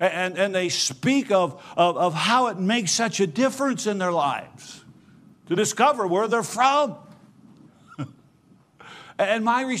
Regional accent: Holland, Michigan, United States; In fact, I grew up in Holland, Michigan. It's Dutch Central in North America.

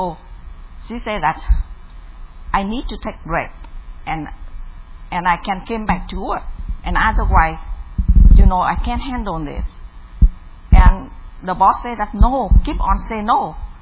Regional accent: South Vietnam, Vietnam; First of all, I come from South Vietnam

